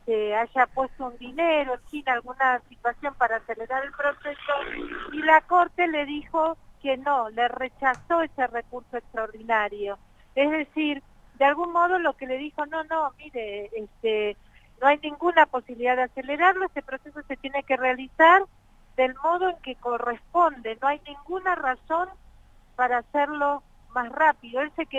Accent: Argentina; me hieren como argentina

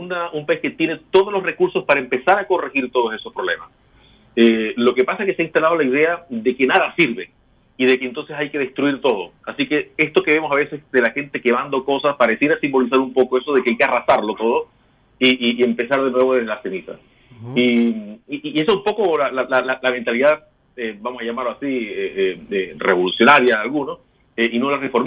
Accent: Venezuela; now in Chile; personas como yo que llegamos de Venezuela hace tantos años, ¿qué venimos a buscar acá?

